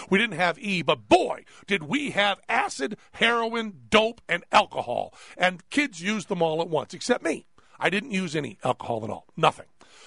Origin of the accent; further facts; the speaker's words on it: Massachusetts, United States; I'm from New England. It's time to get very honest. I'm going to kind of open up my heart, bare my soul, so it should be very funny. I'm from a little town in Massachusetts. My mom and dad were teetotalers.